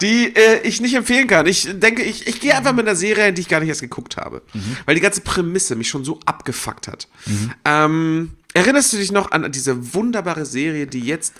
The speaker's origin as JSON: {"language": "German", "country": "Poland", "tie": "born or raised there", "said": "es gibt nur einen Papst, ist schon so eine Einstellung, mit der bin ich aufgewachsen in Polen."}